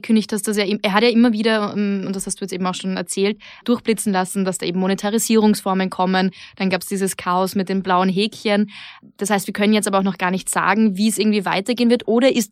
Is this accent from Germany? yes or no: no; Austria; der Stellenwert in Amerika von Twitter ist ja auch vor allem ganz anders als bei uns in Österreich, oder?